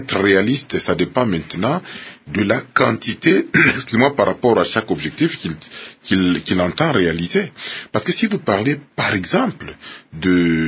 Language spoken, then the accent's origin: French; DR Congo; Donc personne ne peut être heureux de cette situation tant qu'on est congolais